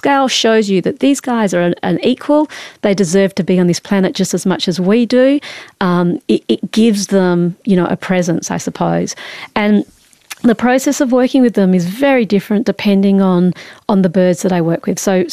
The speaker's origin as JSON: {"language": "English", "town": "Perth", "region": "Western Australia", "country": "Australia", "tie": "born or raised there", "also_born_or_lived": "Papua New Guinea", "said": "I was sort of born in Papua New Guinea, grew up in Perth in Western Australia mostly, but we travelled a lot, and I was able to live in some sort of, you know, interesting places. I lived in a place called Nasrapur in India when I was about 10"}